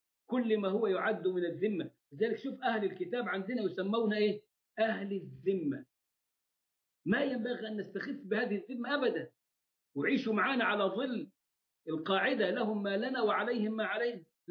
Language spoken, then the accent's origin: Arabic; Upper Egypt, Egypt; إحنا عندنا في الصعيد نحرج بالجيم،